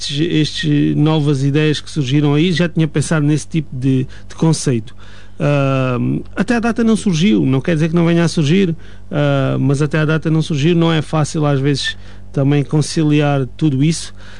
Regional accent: Vidigueira, Alentejo, Portugal; Sou alentejano, levo o Alentejo comigo em todo o lado.

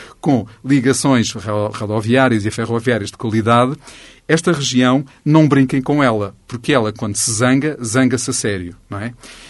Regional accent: Alentejo, Portugal; porque não aceitamos, sendo alentejanos, ser portugueses de segunda ordem

